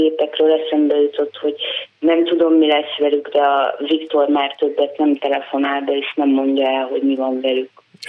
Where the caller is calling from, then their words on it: Veszprém, Veszprém County, Hungary; a Veszprémi vagyok